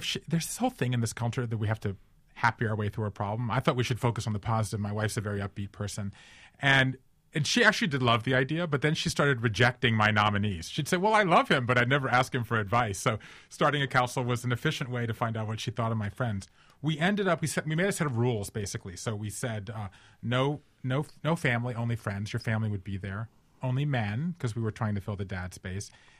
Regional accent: Savannah, Georgia, United States; One lives in Vermont. One lives in Savannah, my hometown

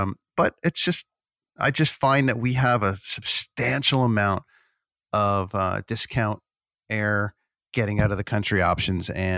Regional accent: Canada; Well, okay. You know what? I'm Canadian. I love this country.

